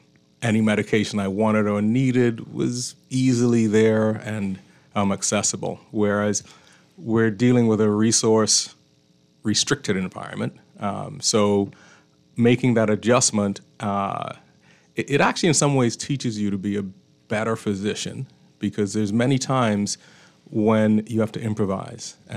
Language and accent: English; Nassau, New Providence, Bahamas; also born or lived in Virginia, United States / Philadelphia, United States; as you know, so that's a proud Ragged Island name. Born and raised in Nassau. Went to school at St. Andrews.